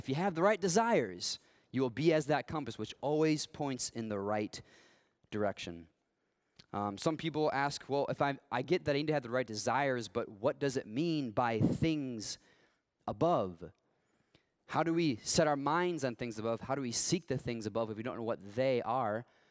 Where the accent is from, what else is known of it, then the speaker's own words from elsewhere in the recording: Chicago, Illinois, United States; Nothing good comes from Chicago. That's what I meant to say. I'm from Chicago, so I can say that.